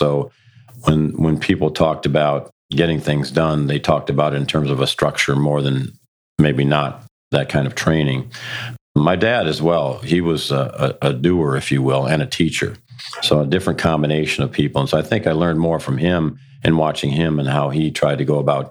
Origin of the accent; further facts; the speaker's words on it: Detroit, Michigan, United States; And I grew up in the city of Detroit. And so the neighborhood that I lived in was called a near Northwest ghetto by Time magazine